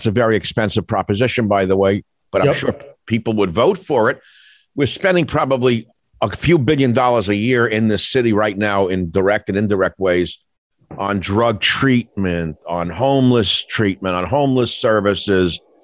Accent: New York, United States; Oh, I grew up in New York. I had two friends that went down that road.

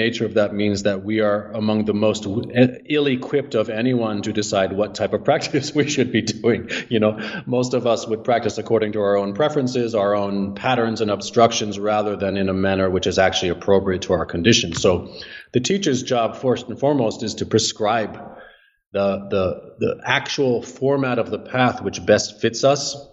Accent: New Jersey, United States; now in Chicago, United States; New Jersey.

